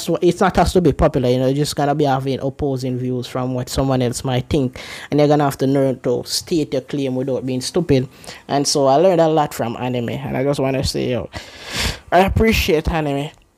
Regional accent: Jamaica; You know, I grew up in Jamaica, you know, the culture is way different from in Japanese

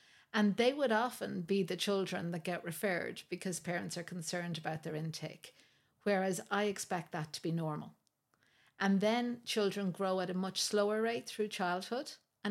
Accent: Ardee, County Louth, Ireland; I was born and raised in RD in County Louth, went to Trinity for my undergraduate.

